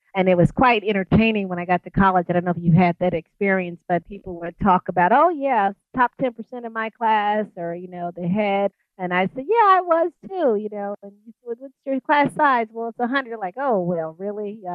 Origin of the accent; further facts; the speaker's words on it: Cleveland, Mississippi, United States; also born or lived in Detroit; born in Detroit, but I was raised in Mississippi, in the Delta, Cleveland, Mississippi.